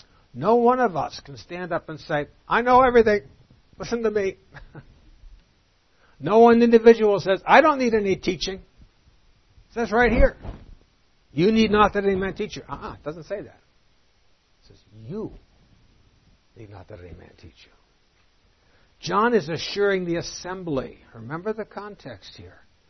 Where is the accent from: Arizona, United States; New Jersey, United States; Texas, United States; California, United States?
New Jersey, United States; I grew up in New Jersey.